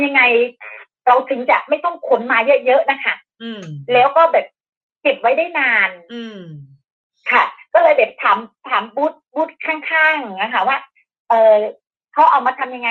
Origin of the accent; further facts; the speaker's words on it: Isan, Thailand; เราคนภาคอีสานนะคะไม่ใช่คนขี้เกียจเราไม่ได้อยากจากถิ่นไม่ได้อยากจากบ้านที่จะไปอยู่ที่กรุงเทพจริงๆนะคะ